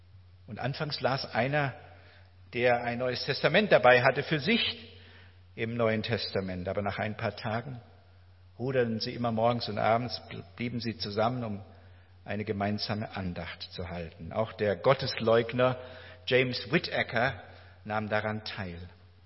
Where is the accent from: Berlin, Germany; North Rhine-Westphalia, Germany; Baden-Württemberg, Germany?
Baden-Württemberg, Germany; Elmendingen; durch Elmendingen, mein Heimatort.